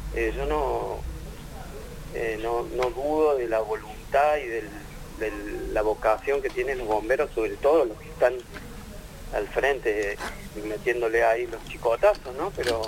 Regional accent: La Falda, Córdoba, Argentina; yo soy de acá, del Valle de Punilla, me crié en La Falda, y el Valle Hermoso, todo por ahí.

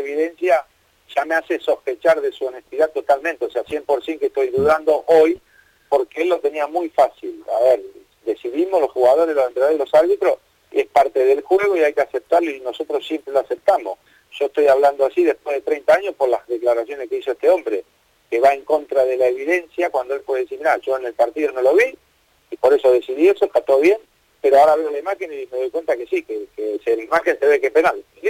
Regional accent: Argentina; Y nosotros como jugador argentino, que es un orgullo vestir la camiseta y nos gusta ganar

